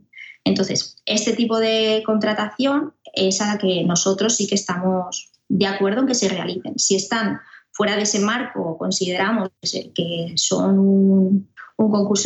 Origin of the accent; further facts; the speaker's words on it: Alicante, Valencian Community, Spain; en mi caso que yo soy de Alicante, pues en la Comunidad Valenciana